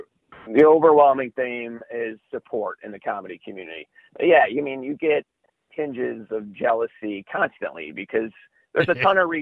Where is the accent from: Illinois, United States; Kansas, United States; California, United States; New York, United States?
Illinois, United States; Chicago; we got along because we're both from Chicago.